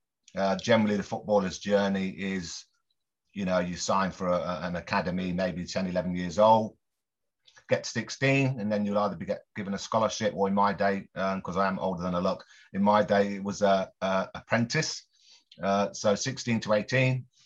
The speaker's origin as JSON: {"language": "English", "town": "Coventry", "region": "West Midlands", "country": "United Kingdom", "moved": "yes", "lives_now": "London, United Kingdom", "said": "I come from Coventry to London. I was a bit shy, etc."}